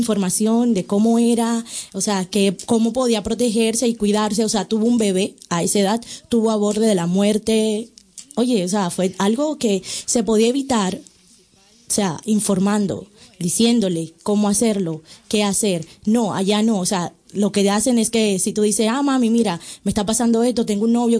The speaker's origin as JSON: {"language": "Spanish", "country": "Dominican Republic", "said": "en mi país, que es República Dominicana, no se le permite"}